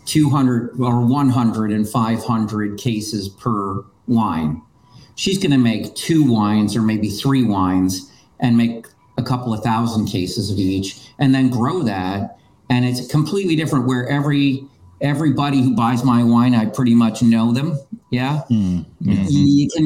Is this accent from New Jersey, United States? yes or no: yes; New Jersey, United States; now in California, United States; I grew up in New Jersey. Now we live in California. We spent a lot of time in Tulsa.